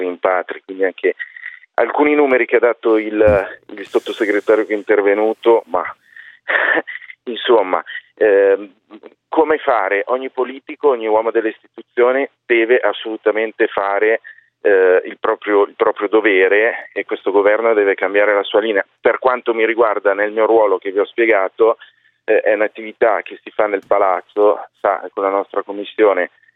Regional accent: Erba, Lombardy, Italy; io sono nato a Erba, sono comasco

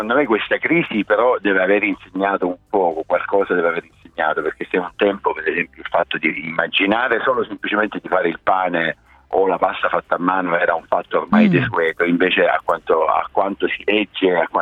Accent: Apulia, Italy; Ma sì, io sono cresciuto in Salento

